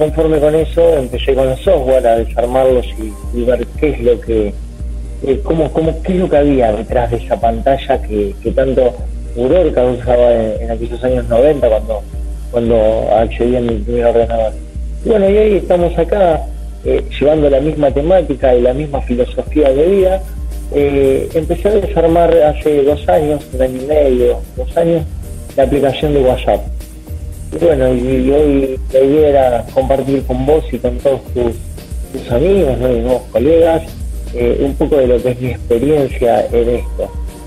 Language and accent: Spanish; Buenos Aires, Argentina; yo soy de Argentina, Buenos Aires, y con mi hijo Andrés en este momento me encuentro en la ciudad de Paraná.